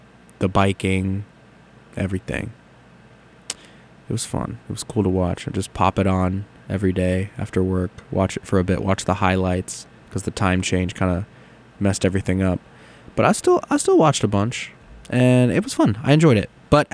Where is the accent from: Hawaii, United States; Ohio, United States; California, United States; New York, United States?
California, United States; Los Angeles; Because the next Olympics are going to be in my home state, in my home section of the state, SoCal, Southern California, Los Angeles, 2028 Olympics.